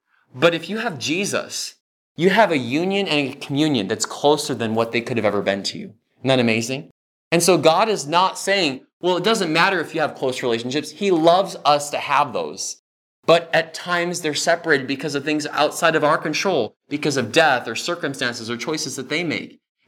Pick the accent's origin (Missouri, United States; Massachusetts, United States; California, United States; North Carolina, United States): California, United States; I grew up in California and I didn't know a lot of my Michigan relatives.